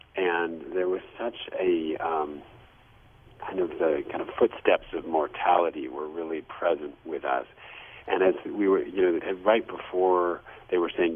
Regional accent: New York City, New York, United States; I grew up in New York City. I grew up in a much more kind of isolated place

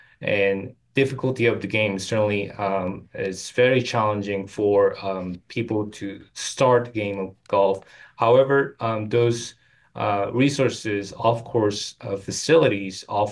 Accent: South Korea; I grew up in South Korea

